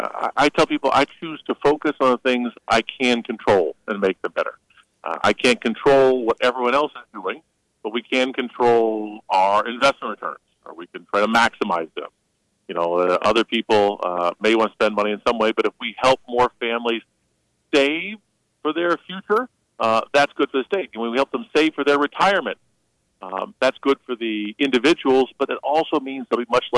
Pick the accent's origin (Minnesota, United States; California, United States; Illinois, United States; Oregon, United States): Illinois, United States; Gifford; I grew up in Gifford. My family's been farming for generations.